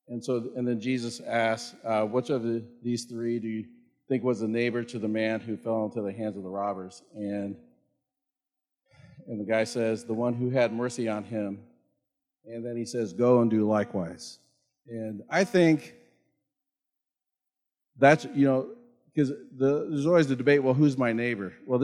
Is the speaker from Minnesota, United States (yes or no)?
no; Kansas, United States; I'm from Kansas. Brittany, are you here? All right, there we go, fellow Kansan. There's not much to Kansas. I like it. I haven't lived there for a long time now